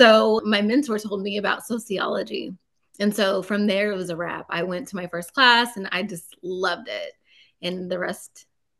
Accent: California, United States; I'm from California, you know

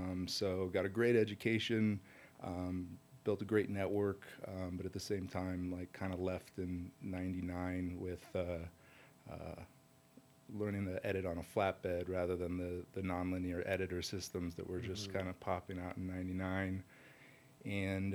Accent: San Diego, California, United States; So I grew up in San Diego in high school, did a lot of video production.

